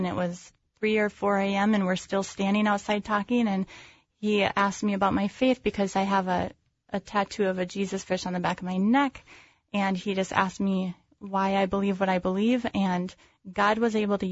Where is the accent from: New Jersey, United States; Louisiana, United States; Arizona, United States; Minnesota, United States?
Minnesota, United States; he asked why I was in California from Minnesota